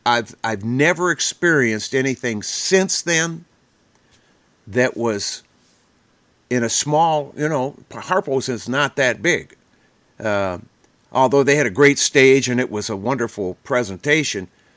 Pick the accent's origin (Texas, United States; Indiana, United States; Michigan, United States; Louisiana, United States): Michigan, United States; from Michiganders, from my home state, my brothers and sisters, from my stomping grounds, that means the world to me.